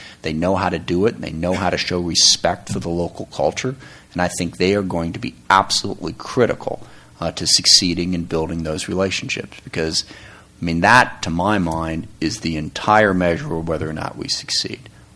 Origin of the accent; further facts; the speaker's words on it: Seattle, Washington, United States; I mean, I'm from Seattle, Washington.